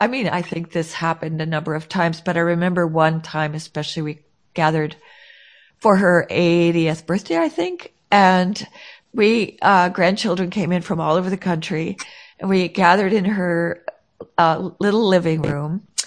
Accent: North Dakota, United States; I have we grew up in North Dakota where people are very quiet.

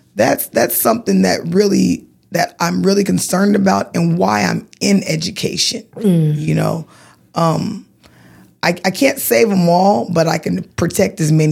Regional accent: Tacoma, Washington, United States; Oh, I reside in Tacoma, Washington, mm-hmm. and I live on the hilltop.

